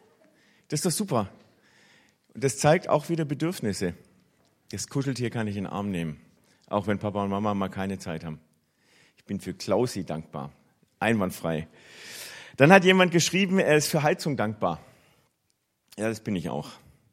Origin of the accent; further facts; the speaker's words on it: Stuttgart, Baden-Württemberg, Germany; weil wir in meiner Heimatgemeinde in Stuttgart auch so einen Erntedank-Tisch hatten.